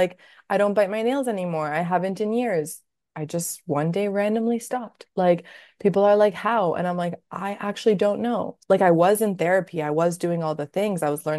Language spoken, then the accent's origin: English; Italy; English is a second language; moved away; I grew up in Italy and I didn't live there anymore.